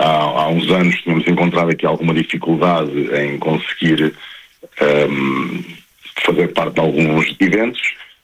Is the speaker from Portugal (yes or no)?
yes; Vieira de Leiria, Leiria, Portugal; nas festas de Vieira de Leiria, que é a minha terra